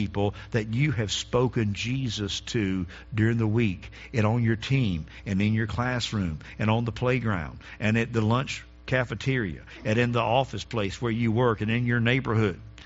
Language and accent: English; Eden, North Carolina, United States; in the front yard of where I grew up in Eden, North Carolina.